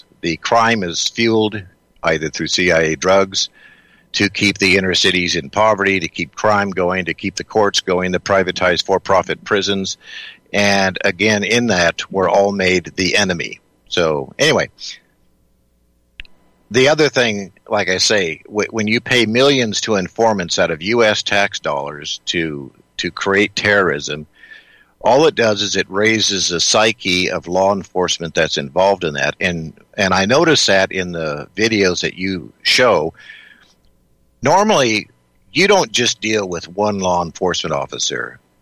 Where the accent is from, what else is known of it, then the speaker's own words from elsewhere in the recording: Las Vegas, Nevada, United States; I grew up in Las Vegas, and as a kid, the Nevada Highway Patrol would be on the side of the road helping some elderly lady or something change a tire.